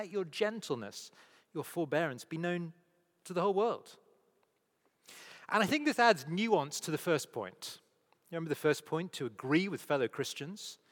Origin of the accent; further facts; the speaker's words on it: United Kingdom; It's usually about sort of making sure that as British people we get access to enough tea every day and enough roast potatoes on Sundays.